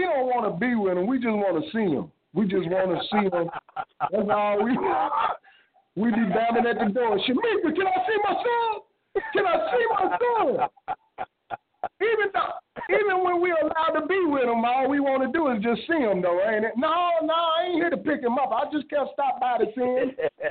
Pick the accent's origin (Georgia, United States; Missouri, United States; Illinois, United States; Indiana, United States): Georgia, United States; Atlanta; now in Los Angeles, United States; Which, I'm from Atlanta. I didn't move to L.A. to be called Compton.